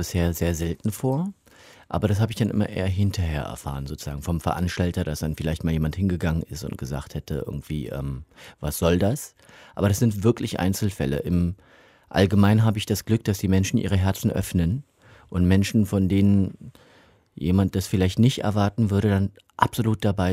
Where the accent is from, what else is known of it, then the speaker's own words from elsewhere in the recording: Berlin, Germany; Ich bin ja gebürtiger Berliner. Insofern ist es einfach meine Heimat. Es ist die Stadt, in der ich lebe und atme.